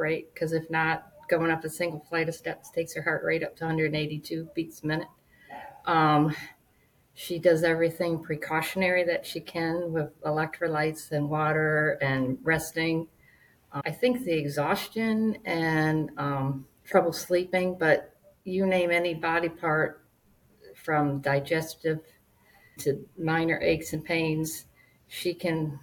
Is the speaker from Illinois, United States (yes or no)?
no; Dayton, Ohio, United States; And we're from the Dayton area.